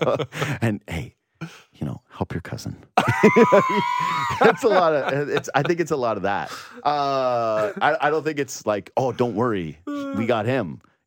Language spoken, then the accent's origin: English; Western Canada, Canada; But ultimately, there's more part of me and I grew up in Western Canada, too.